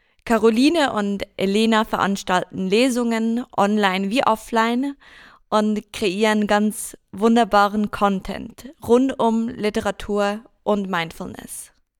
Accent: Zurich, Switzerland; Ich komme aus Zürich und pendle zwischen Berlin und meiner Heimatstadt.

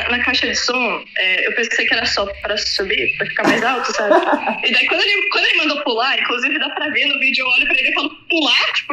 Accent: Rio Grande do Sul, Brazil; como eu sou do Rio Grande do Sul

